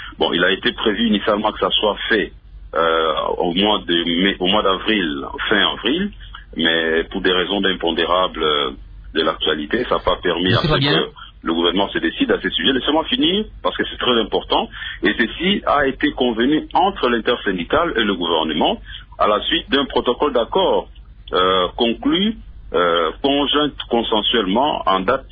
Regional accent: DR Congo; Chez nous, en République démocratique du Congo

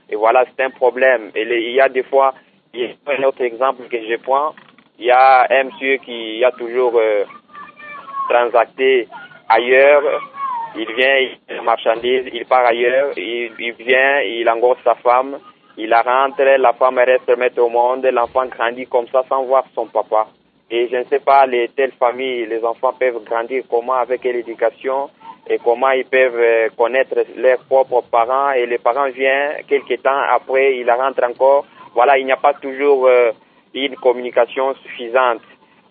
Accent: Kasaï, DR Congo; ici, chez nous au Kassai, nous avons la culture de voir un peu quelqu'un à côté des femmes.

